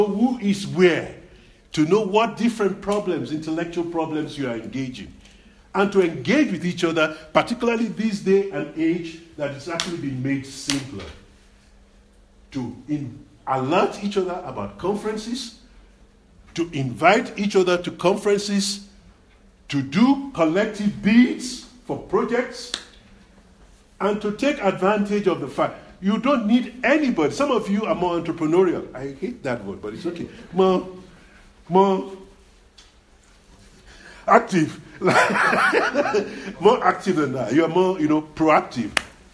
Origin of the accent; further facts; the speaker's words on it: Nigeria; South Africa, we contribute, at least as a Nigerian, I was taxed during the apartheid struggles.